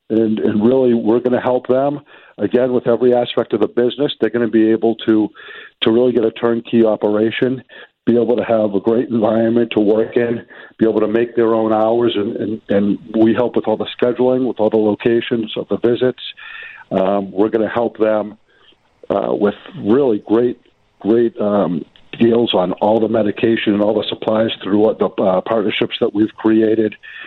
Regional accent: Boston, Massachusetts, United States; accent: Boston; I hope everyone could understand me with my Boston accent.

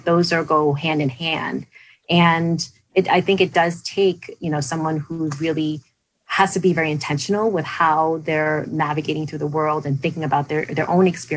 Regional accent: New York, United States; And, you know, growing up in New York, same thing.

